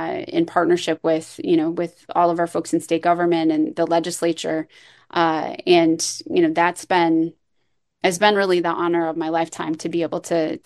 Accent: St. Louis Park, Minnesota, United States; I was grateful to represent St. Louis Park in the, in my hometown, in the legislature.

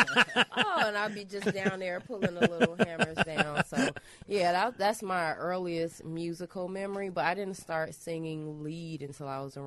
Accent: Chicago, Illinois, United States; I'm from Chicago.

